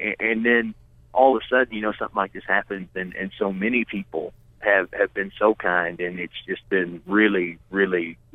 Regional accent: Tennessee, United States; I grew up in East Tennessee, and my dad and I were on a trip between Morristown and Newport, two little small towns in that third of the state

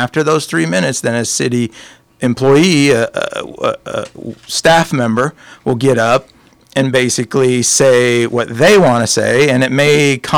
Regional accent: Marshalltown, Iowa, United States; So I'm from Marshalltown. I'm a graduate of MHS High School. I have a trade degree from MCC. I worked as a draftsman in Ames

